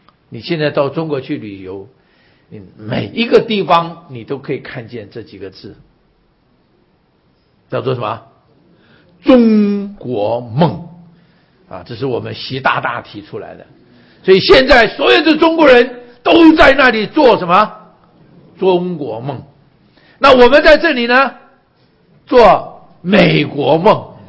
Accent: Taiwan; moved away as an adult; now in United States; 因为我的父母是湖南人，我在台湾是我的父母抗战之后，他们到了台湾去，所以我是在台湾出生的。

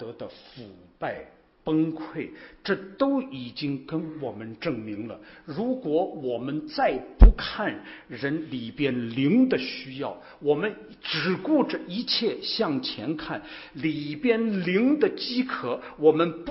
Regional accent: Shanghai, China; 我是从上海来的，我家住在上海叫徐家汇，去过上海的人我不知道您知不知道有这么一个地方是上海徐家汇。

